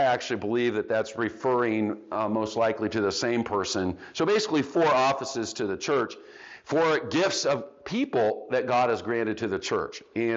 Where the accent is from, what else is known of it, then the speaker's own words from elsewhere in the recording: Kansas City, Missouri, United States; And so I'm not a Packers fan, even though I live in Wisconsin, okay, because I'm from Kansas City.